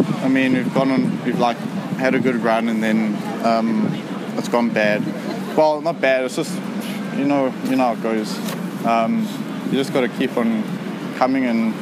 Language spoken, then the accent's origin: English; Johannesburg, Gauteng, South Africa; born there; I was born in South Africa, Joburg, but I'm living here now.